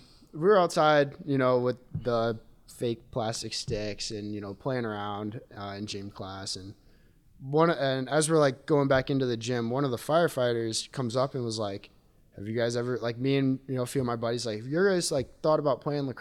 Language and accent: English; Saline, Michigan, United States; Yeah, so I'm from Saline, Michigan. It's just south of Ann Arbor, for those who don't know. It's kind of a smaller town, you know.